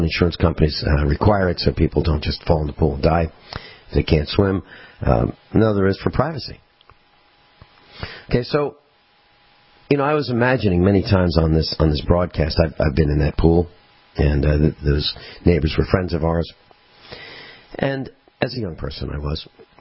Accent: East Coast, United States; When I was growing up on the East Coast, I lived in a neighborhood, and each family had about 1 acre of land.

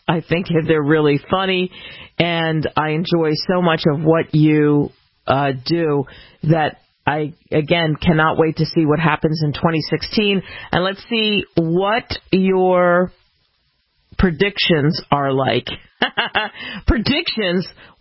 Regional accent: Philadelphia, Pennsylvania, United States; now in California, United States

